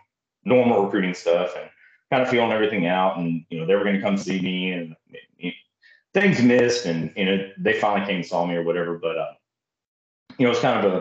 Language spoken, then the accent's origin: English; Hope, Texas, United States; also born or lived in Yoakum; I was born in Yoakum, but I grew up about 15 miles outside of Yoakum in a little community called Hope.